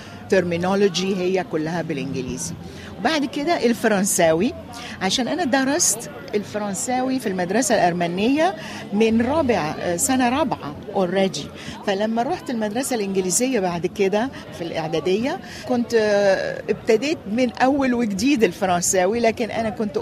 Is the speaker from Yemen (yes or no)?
no; Egypt; moved away as an adult; also born or lived in England; now in United States; أنا مولودة في مصر، عشت في مصر ودرست في مصر، لكن من عائلة أرمنية. بعد الثانوية العامة سافرت، عملت برضو American University in Cairo، وبعديها سافرت إنجلترا عشان أكمل دراساتي